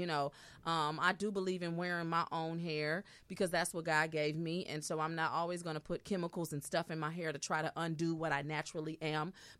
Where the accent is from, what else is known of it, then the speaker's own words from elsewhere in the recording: California, United States; because I'm from California and Californians don't really get perms.